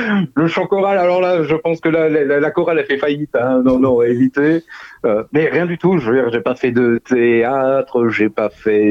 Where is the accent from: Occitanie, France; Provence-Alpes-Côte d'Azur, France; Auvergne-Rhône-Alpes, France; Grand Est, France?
Grand Est, France; chez moi dans mon petit village de Moselle, puisque je suis de Moselle.